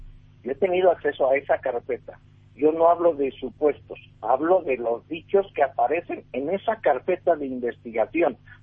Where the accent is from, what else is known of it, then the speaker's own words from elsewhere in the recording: Mexico; como periodista mexicano que soy